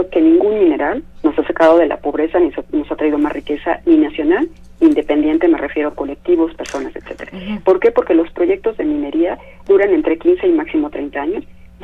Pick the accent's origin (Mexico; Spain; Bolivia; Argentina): Mexico; nosotros ni siquiera tenemos la experiencia como mexicanos